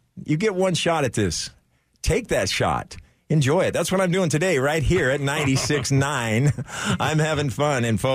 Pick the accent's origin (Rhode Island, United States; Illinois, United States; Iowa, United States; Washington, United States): Washington, United States; Walla Walla; Now, folks, if you grew up where I grew up in Walla Walla, Washington, that's where you can find the Walla Walla sweet onions.